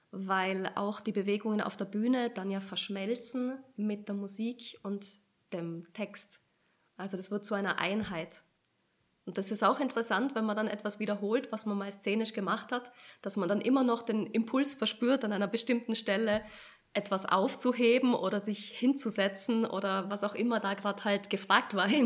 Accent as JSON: {"language": "German", "region": "Tyrol", "country": "Austria", "said": "Tirolerin."}